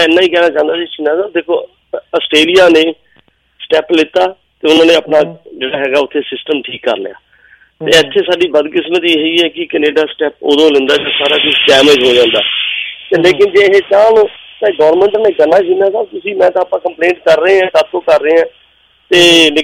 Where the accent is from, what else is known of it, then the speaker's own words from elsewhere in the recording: Punjab, India; ਮੈਂ ਰੇਸਿਸਟ ਨਹੀਂ ਹੈਗਾ, ਮੈਂ ਪੰਜਾਬੀ ਹੈਗਾ